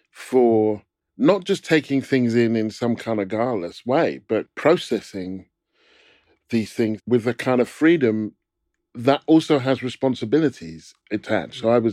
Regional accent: Stevenage, East of England, United Kingdom; Growing up in Stevenage, it always depended who was asking as to what my answer would be as to where you're from.

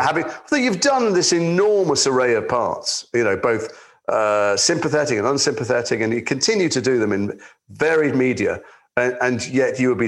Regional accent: Liverpool, North West England, United Kingdom; but I'm from Liverpool. I was a kid. I was a teenager.

